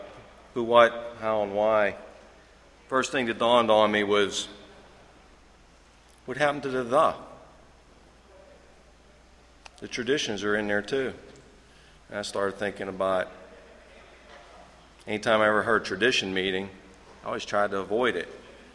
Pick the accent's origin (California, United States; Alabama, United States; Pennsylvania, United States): Pennsylvania, United States; The area I'm from is Laurel Mountain Highlands area. It's up in north central Pennsylvania.